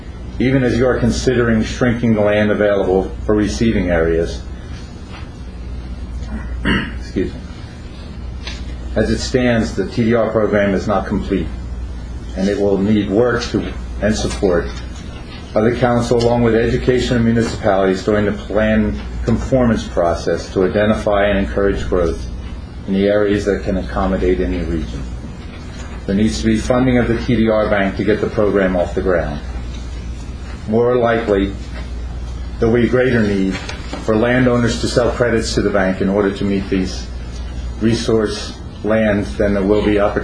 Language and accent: English; New Jersey, United States; I'm from Middlesex County. I'm Vice President of New Jersey Farm Bureau.